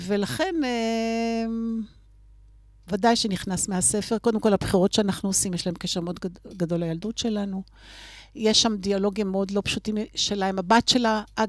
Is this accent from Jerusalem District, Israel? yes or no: no; Kfar Hittim, Northern District, Israel; אני גדלתי במושב, הורי הקימו את כפחיתים וגדלתי בכפר